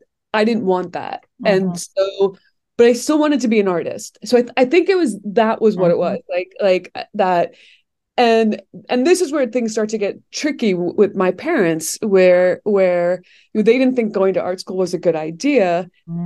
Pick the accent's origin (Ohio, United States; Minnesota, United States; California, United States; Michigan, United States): Ohio, United States; I grew up in a town sort of midway between Akron and Cleveland, Ohio.